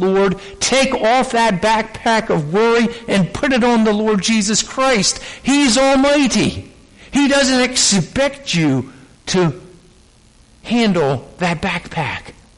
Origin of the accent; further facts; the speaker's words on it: Philadelphia, Pennsylvania, United States; I knew, growing up in Philadelphia, if you're going to testify against Nikki Scarfo, you're in trouble.